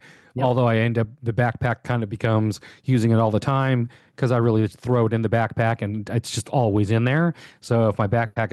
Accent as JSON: {"language": "English", "region": "California", "country": "United States", "tie": "born or raised there", "said": "I grew up in California, so I went to Disneyland a lot when I was a kid."}